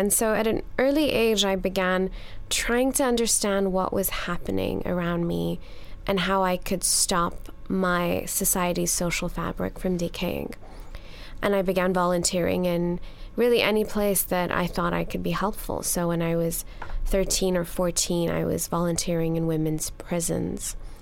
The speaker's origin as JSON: {"language": "English", "country": "Pakistan", "tie": "born or raised there", "said": "I was growing up in Pakistan at a time when there was a lot happening that was troubling."}